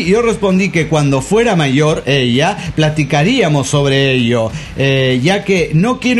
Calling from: Capulhuac, State of Mexico, Mexico; de Calpulhuac.

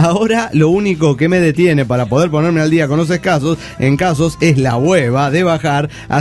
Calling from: Teapa, Tabasco, Mexico; En Teapa, en Tabasco

